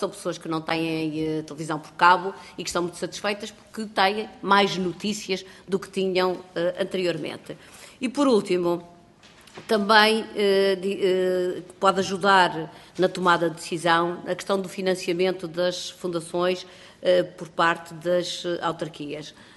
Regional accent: Norte, Portugal; Sou nortenha e vou muito para o Norte.

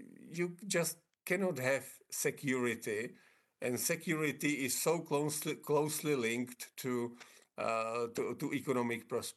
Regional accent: Czechia; English is a second language; I'm from the Czech Republic

